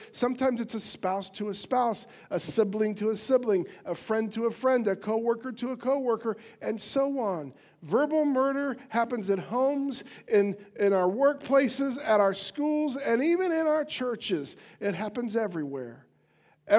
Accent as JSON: {"language": "English", "town": "Piqua", "region": "Ohio", "country": "United States", "tie": "born or raised there", "said": "It's near my hometown of Piqua."}